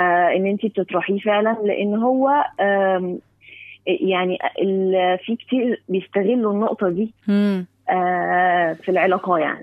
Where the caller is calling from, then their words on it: Cairo, Cairo Governorate, Egypt; انا من القاهره، انا بتكلمك من القاهره